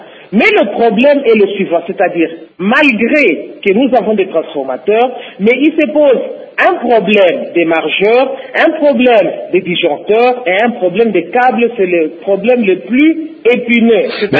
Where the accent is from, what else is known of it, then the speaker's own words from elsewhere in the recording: DR Congo; ici chez nous au Congo.